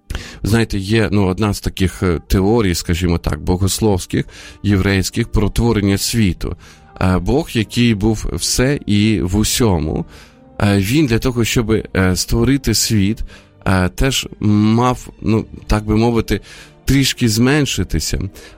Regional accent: Sumy, Sumy Oblast, Ukraine; now in Kyiv, Ukraine; виїхати з Києва, поїхати до Сум, до мого рідного міста

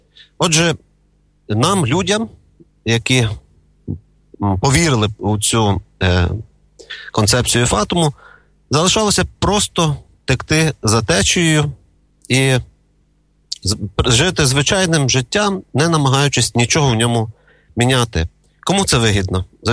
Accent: Ivano-Frankivsk, Ivano-Frankivsk Oblast, Ukraine; ну і в Франківську, моєму рідному місті

